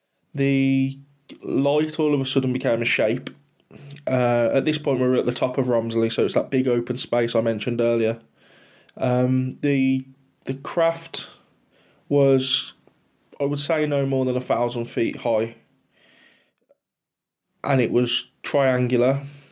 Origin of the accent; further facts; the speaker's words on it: Halesowen, West Midlands, United Kingdom; I come from the West Midlands in England